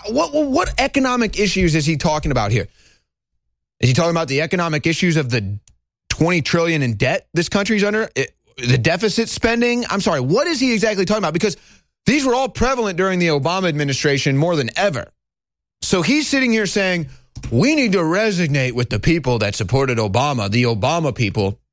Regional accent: St. Louis, Missouri, United States; There was a story, it may have been my hometown of St. Louis, guys.

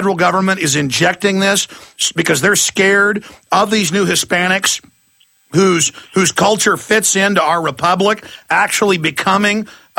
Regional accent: Dallas, Texas, United States; growing up in Dallas playing football and basketball and baseball

